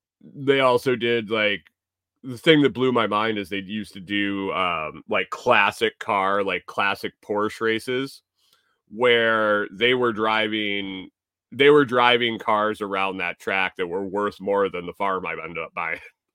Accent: Watkins Glen, New York, United States; I grew up in the Watkins Glen area, in New York, was relatively close. So we had Watkins Glen International Speedway

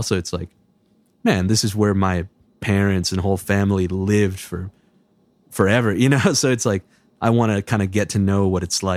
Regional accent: Canada; Yeah, exactly. Yeah. So it's like, I'm definitely as Canadian as someone could be, I guess, you know, it's like, yeah.

